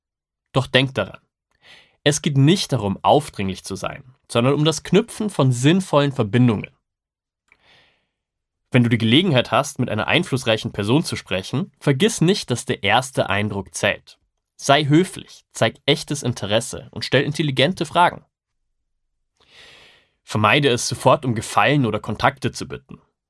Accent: Regensburg, Bavaria, Germany; now in Munich, Germany; habe das große Privileg, quasi zwei Heimaten zu haben. Ich lebe und arbeite aktuell in München. Meine Heimat, in der auch meine Familie und viele enge Freunde sind, ist Regensburg.

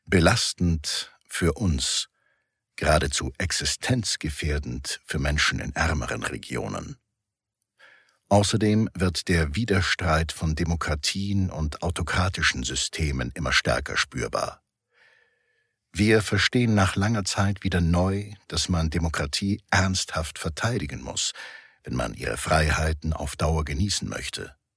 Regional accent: Bonn, North Rhine-Westphalia, Germany; born there; Das passt doch nicht zum Rheinländer, schließlich bin ich gebürtiger Bonner.

